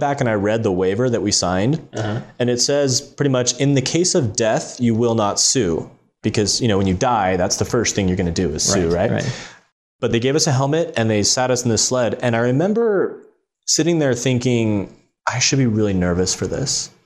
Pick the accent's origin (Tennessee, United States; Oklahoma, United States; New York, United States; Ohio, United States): Oklahoma, United States; I had played soccer my whole life growing up in Oklahoma, so soccer and baseball.